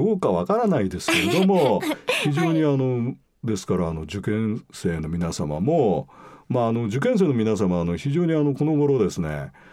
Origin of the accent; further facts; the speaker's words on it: Asakusa, Tokyo, Japan; それから私の地元でございます浅草の